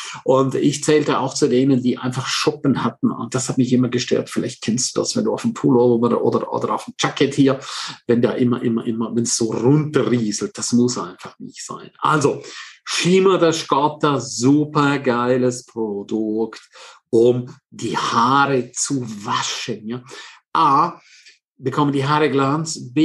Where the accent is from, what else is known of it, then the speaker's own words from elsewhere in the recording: Switzerland; first language Romansh; German is a second language; meine Muttersprache ist Rätoromanisch. Das ist übrigens die vierte Landessprache der Schweiz.